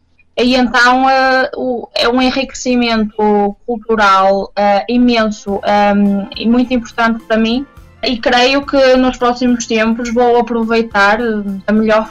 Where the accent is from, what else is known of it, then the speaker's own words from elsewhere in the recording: Portugal; quando eu digo que sou portuguesa